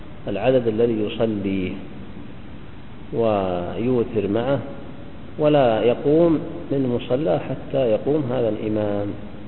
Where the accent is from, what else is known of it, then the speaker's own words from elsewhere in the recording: Riyadh, Riyadh Province, Saudi Arabia; ثم قل هذا يعني عندنا في الرياض قل